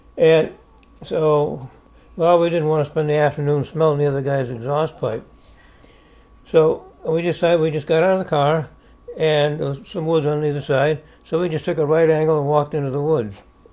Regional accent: New England, United States; I grew up in New England, and one thing I got kind of tired of, well, New England is a very crowded area

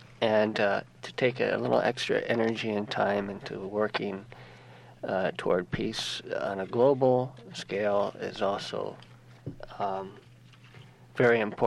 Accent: United States; And I think it's up to all of us as American citizens to really work toward peace, and at home as well as abroad.

